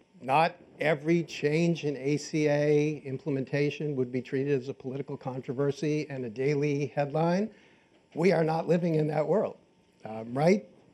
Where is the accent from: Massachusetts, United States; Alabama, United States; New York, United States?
Massachusetts, United States; Boston; Since I'm originally from Boston, I never wanted to believe that.